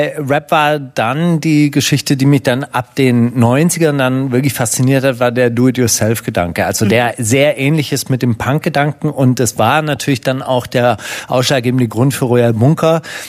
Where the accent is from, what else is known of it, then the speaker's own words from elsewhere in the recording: Kornwestheim, Baden-Württemberg, Germany; also born or lived in Leonberg; also weil aufgewachsen bin ich nämlich in Kornwestheim, geboren bin ich in Leonberg